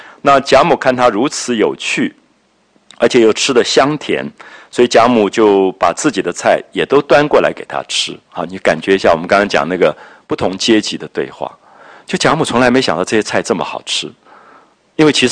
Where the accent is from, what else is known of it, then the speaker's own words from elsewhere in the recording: Taiwan; 我想我童年的时候在台湾也都还看到这样的场面的